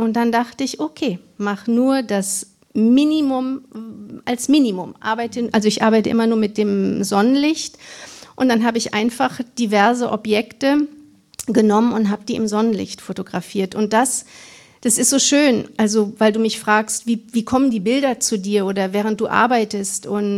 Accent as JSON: {"language": "German", "town": "Cuxhaven", "region": "Lower Saxony", "country": "Germany", "tie": "born there", "said": "ich kannte Cuxhaven überhaupt nicht. Ich wusste auch gar nicht den Ort. Ich kannte den Ort nicht, wo ich geboren bin."}